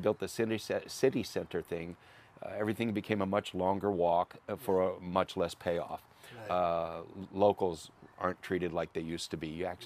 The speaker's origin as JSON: {"language": "English", "town": "Riverside", "region": "California", "country": "United States", "tie": "born or raised there", "said": "I grew up in Riverside. My dad used to take us down to Salton Sea when you could actually swim in it."}